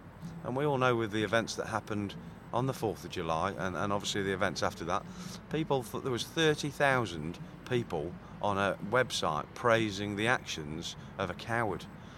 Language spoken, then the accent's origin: English; Australia; accent: Australian; Unfortunately, I don't think they understood my slight Australian accent.